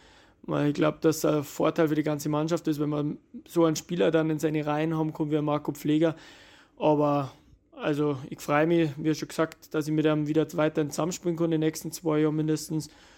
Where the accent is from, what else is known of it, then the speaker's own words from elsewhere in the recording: Holzkirchen, Bavaria, Germany; also born or lived in Landshut; ich bin zwar in Landshut geboren, meine ganze Verwandtschaft ist ja nur hier in der Nähe, also hier in Landshut. Aber ich habe immer in Holzkirchen gewohnt, in der Nähe, also zwischen Rosenheim und Deitz. Und ja, darum ist eher die Heimat dort